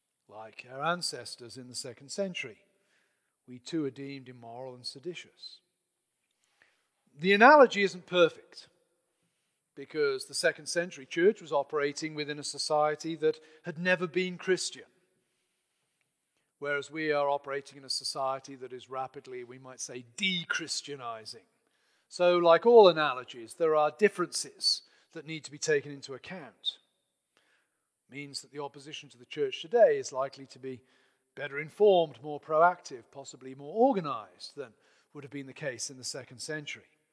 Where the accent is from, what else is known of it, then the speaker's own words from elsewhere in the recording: England, United Kingdom; I'm a husband, I'm a father, I'm a teacher, I'm an Englishman, I'm an immigrant, I'm a writer, in addition to being a Christian.